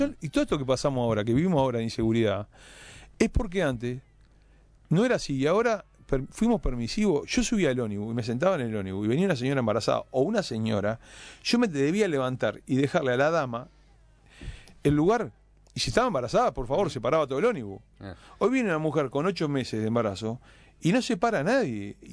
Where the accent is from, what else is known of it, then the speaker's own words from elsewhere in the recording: Uruguay; Yo hablo como uruguayo.